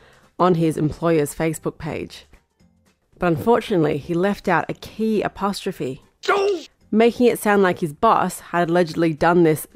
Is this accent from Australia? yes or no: yes; New South Wales, Australia; in my home state of New South Wales in Australia